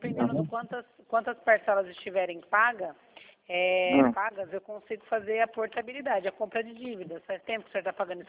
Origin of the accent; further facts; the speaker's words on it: Sorocaba, São Paulo, Brazil; Eu sou de Sorocaba.